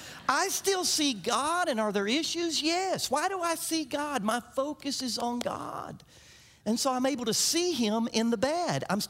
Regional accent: Orlando, Florida, United States; I grew up in Orlando, Florida, and we lived in the orange groves. And orange juice was very, very huge where I grew up.

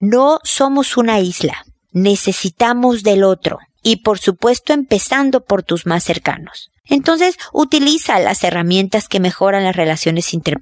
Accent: Mexico; now in Chile; estoy en Chile, que es donde estoy viviendo por el momento, a pesar de que soy mexicana.

